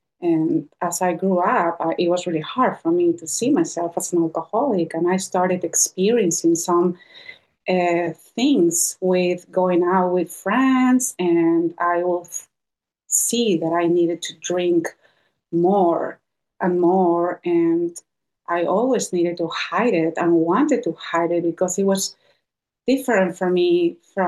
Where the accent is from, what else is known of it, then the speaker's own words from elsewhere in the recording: Lima, Peru; And I was born and raised in Lima, Peru, in South America.